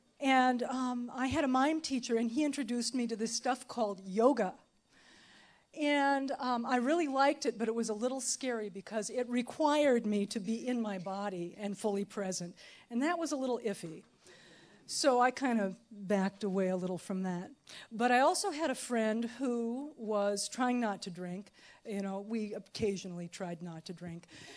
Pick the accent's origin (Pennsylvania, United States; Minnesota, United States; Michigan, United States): Minnesota, United States; also born or lived in Iowa; I was born in Iowa, but I was raised in Minnesota. And it's not all Prairie Home Companion. There are some desperate people in Minnesota.